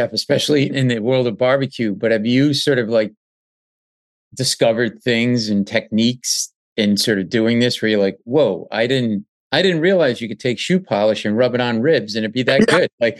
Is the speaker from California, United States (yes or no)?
no; Providence, Rhode Island, United States; moved away; I'm Italian. I grew up in Providence, Rhode Island. Never appreciated what Johnson and Wales was until I moved away